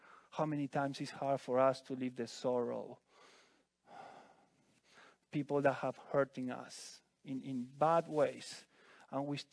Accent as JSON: {"language": "English", "country": "Argentina", "said": "I said, I don't live here. I'm from Argentina, but my home is somewhere else. So I'm just here to see family."}